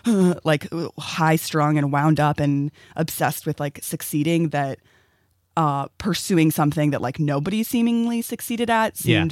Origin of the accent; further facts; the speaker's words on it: Los Angeles, California, United States; I grew up in Koreatown, so I wasn't even a Silver Lake kid